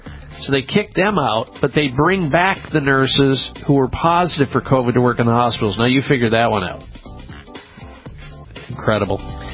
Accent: Iowa, United States; I remember that city. I grew up in Iowa. I used to be an amateur boxer, and I boxed in Waterloo.

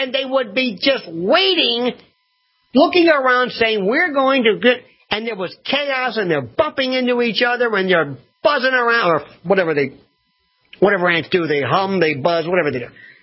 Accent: Florida, United States; you know, I'm from Florida.

